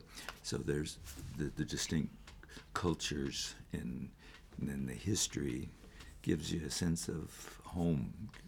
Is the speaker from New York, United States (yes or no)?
no; Browns Point, Washington, United States; I'm from Browns Point. I'm from Dash Point.